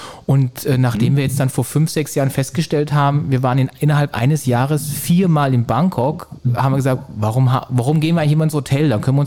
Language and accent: German; Reichenbach, Baden-Württemberg, Germany; Ich komme aus dem Schwarzwald, ich komme aus einem Dorf, Reichenbach, das hatte mehr, ist kein Spaß jetzt, es hatte mehr Kühe, Milchkühe als Einwohner.